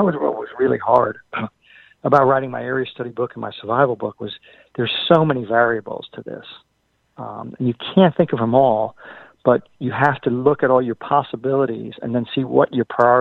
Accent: New York City, New York, United States; I grew up in the Bronx.

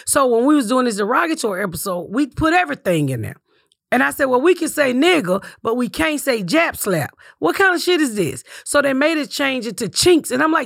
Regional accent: Atlanta, Georgia, United States; But I guess it was a Southern thing because I'm born and raised in Atlanta.

